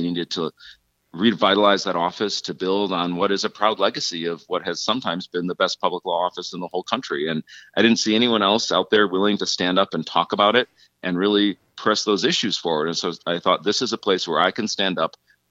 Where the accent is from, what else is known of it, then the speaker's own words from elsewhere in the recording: Northfield, Minnesota, United States; I'm a lifelong Minnesotan. I grew up in Northfield with Paul Wellstone as my hometown hero